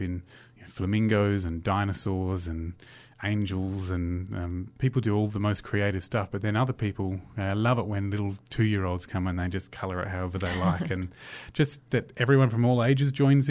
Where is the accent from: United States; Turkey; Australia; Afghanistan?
Australia; New South Wales; I'm from New South Wales, and we didn't study complex numbers in New South Wales.